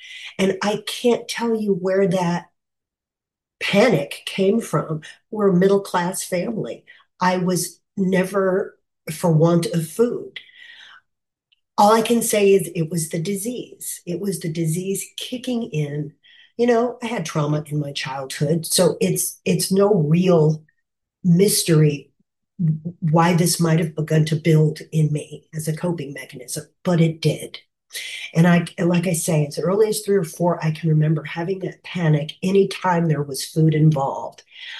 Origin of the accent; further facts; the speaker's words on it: Kansas City, United States; Well, good morning, everyone. … from Kansas City.